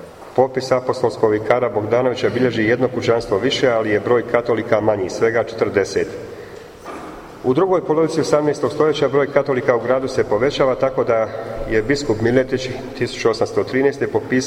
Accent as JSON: {"language": "Croatian", "town": "Livno", "region": "Federation of Bosnia and Herzegovina", "country": "Bosnia & Herzegovina", "said": "dolazim iz Livna."}